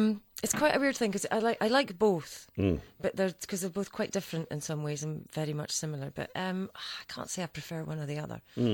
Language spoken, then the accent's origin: English; Edinburgh, Scotland, United Kingdom; accent: Edinburgh; Well, I grew up in Edinburgh, so my accent's more Edinburgh.